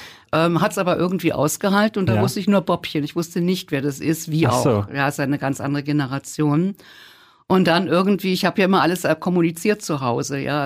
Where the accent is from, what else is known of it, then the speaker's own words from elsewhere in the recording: Berlin, Germany; In Steglitz. Tatsächlich in der Wohnung, in der ich jetzt wieder lebe, ja.